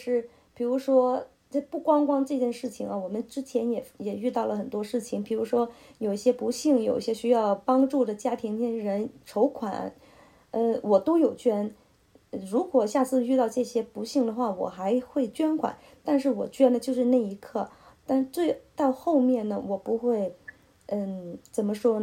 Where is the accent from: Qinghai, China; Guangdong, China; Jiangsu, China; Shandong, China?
Guangdong, China; 我也是广东人，我怎么有那么狠毒的人呢